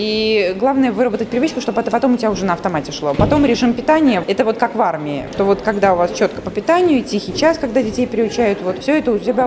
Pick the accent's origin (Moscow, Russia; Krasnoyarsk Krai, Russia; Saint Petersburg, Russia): Saint Petersburg, Russia; now in Veliky Novgorod, Russia; Я из Петербурга.